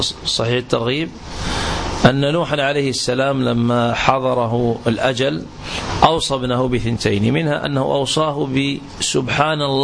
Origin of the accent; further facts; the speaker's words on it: Riyadh, Riyadh Province, Saudi Arabia; تعرفونه عندنا في الرياض